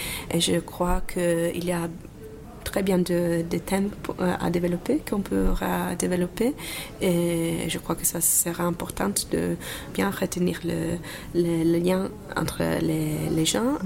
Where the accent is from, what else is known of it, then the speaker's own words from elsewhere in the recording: Turin, Piedmont, Italy; French is a second language; je viens de Turin, que ça a été pendant tout le XXe siècle une ville très industrielle.